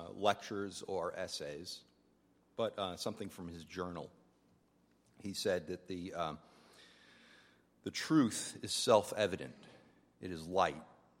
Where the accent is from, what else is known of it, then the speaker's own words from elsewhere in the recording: Staten Island, New York, United States; born there; I was born in Staten Island, as Paula said